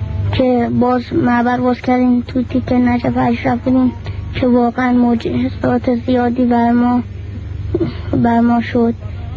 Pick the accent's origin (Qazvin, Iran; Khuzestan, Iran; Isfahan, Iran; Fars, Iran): Isfahan, Iran; از اصفهان هستم که 14 سالمه